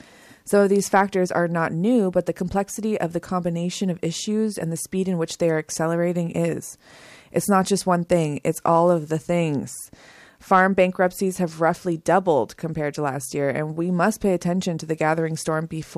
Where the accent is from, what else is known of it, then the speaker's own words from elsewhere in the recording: Los Angeles, California, United States; I was born and raised in Los Angeles. I was not exempt.